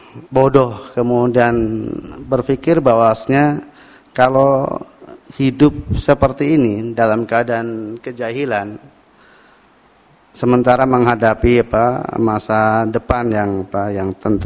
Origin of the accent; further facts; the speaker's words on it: Kebumen, Central Java, Indonesia; desa yang sangat ya, terpencil ya. Di salah satu kecamatan di Kota Kebumen, Kecamatan Petanahan. Ya. Datang ke Jogja dalam keadaan belum bisa baca Al-Quran ya. Wajar, kampung saya kampung Abangan ya.